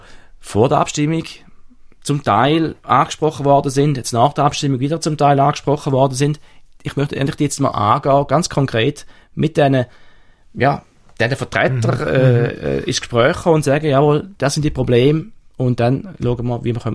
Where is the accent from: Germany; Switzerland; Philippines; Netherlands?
Switzerland; wir müssen uns als Muslim und als Schweizer Bürger engagieren.